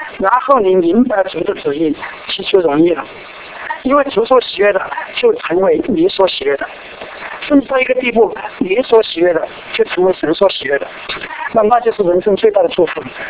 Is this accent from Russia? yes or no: no; China; moved away as an adult; now in United States; 我们从中国来出来留学，读了书以后，我们都愿意留在美国，留在外面。